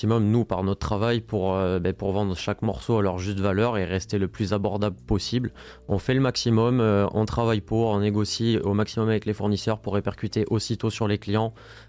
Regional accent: Bergerac, Nouvelle-Aquitaine, France; je suis né à Bergerac, j'ai vécu aux alentours, donc on est d'ici

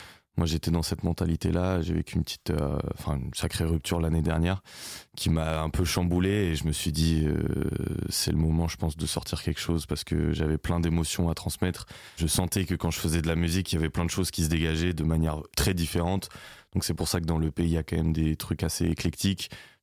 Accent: Bordeaux, Nouvelle-Aquitaine, France; je suis bordelais, j'ai l'habitude de mon public à Bordeaux

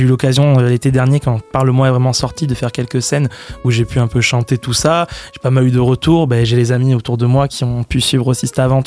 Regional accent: Bergerac, Nouvelle-Aquitaine, France; je suis bergeracois pur. Je suis né ici à Bergerac. Depuis tout petit, j'ai étudié en école ici. Je suis un bergeracois pur et dur. Les seules fois où je suis parti de Bergerac, c'est pour les études.

